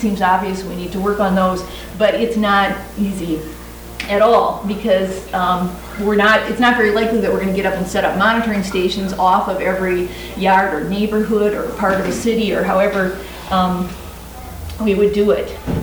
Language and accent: English; Midwest, United States; I'm from the Midwest, where this is really on the top of a lot of people's agendas